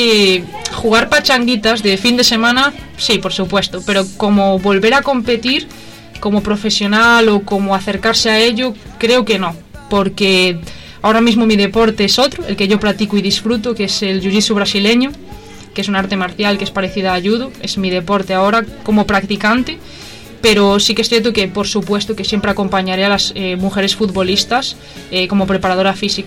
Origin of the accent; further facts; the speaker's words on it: Galicia, Spain; como buena gallega tengo que decir aquí